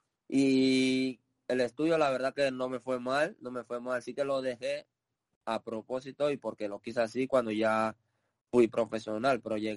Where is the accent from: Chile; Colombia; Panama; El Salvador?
Panama; para nosotros como panameños tener más panameños fuera, ya sean pocos, es un orgullo ya eso